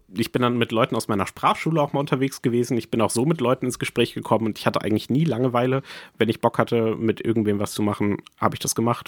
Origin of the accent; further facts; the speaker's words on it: Frankfurt, Hesse, Germany; Und dann haben sie halt rausgefunden, ich komme aus Frankfurt.